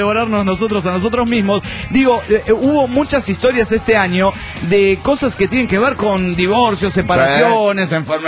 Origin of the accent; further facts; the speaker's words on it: Quito, Pichincha, Ecuador; Recuerden, yo soy de Ecuador y me fui al Perú a investigar.